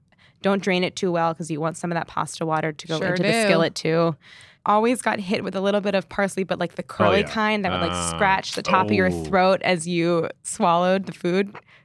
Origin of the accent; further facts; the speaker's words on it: St. Louis, Missouri, United States; Well, growing up in St. Louis, it was canned clams and clam juice from a jar, which never seemed like, why would you do it any other way?